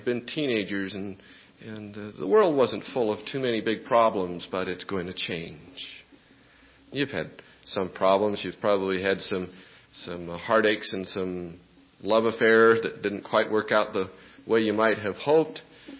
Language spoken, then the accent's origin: English; Utah, United States; See, I grew up in Utah.